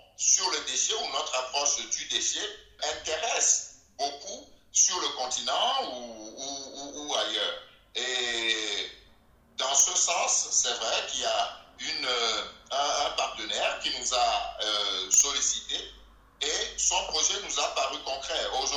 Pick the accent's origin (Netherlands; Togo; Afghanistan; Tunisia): Togo; now in France; je fais quelque chose dans mon pays d'origine pour soutenir mon business. Mais c'est quand j'ai été au creux de la vague, que j'ai tout perdu au Togo